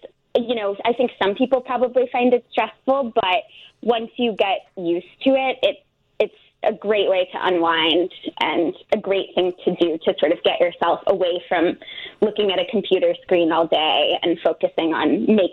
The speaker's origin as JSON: {"language": "English", "town": "Kansas City", "country": "United States", "said": "So I'm from the Kansas City area, mm-hmm. and I grew up going to Chicago a lot because it wasn't far."}